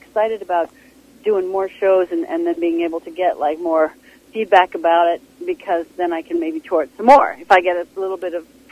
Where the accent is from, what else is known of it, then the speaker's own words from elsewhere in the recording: St. John's, Newfoundland and Labrador, Canada; Sure, I'm from St. John's, but I don't go around hailing about it.